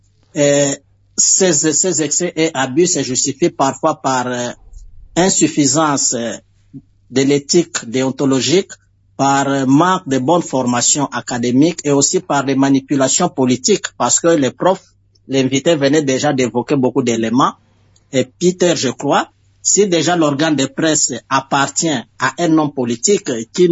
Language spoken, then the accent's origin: French; DR Congo